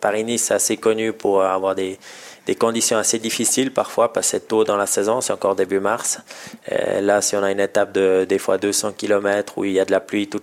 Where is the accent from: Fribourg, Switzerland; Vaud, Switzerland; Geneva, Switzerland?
Vaud, Switzerland; Orbe; Moi, je suis né à Orbe, j'ai fait toute ma scolarité là-bas.